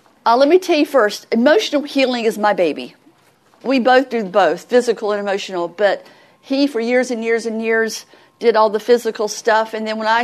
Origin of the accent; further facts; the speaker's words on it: the South, United States; accent: Southern; also born or lived in West; Well, my accent used to be a lot worse than it is now. But I was judged as ignorant because I had a very deep southern accent.